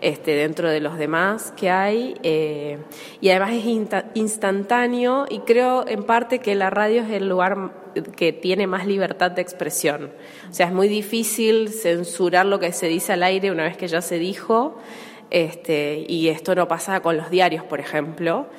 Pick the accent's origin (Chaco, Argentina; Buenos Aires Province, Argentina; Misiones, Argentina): Chaco, Argentina; Resistencia; soy de Resistencia Chaco.